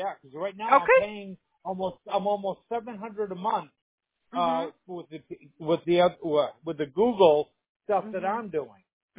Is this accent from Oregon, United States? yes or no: no; New York, United States; I'm from New York. And I like to talk fast, but I can't anymore